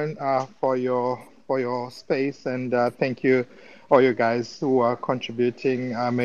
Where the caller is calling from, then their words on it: Sydney, New South Wales, Australia; also born or lived in South Africa; I'm coming from Australia, here in Sydney.